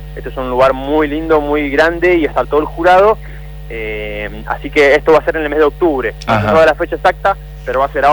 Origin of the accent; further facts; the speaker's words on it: Concordia, Entre Ríos, Argentina; Nosotros somos de Concordia, Entre Ríos.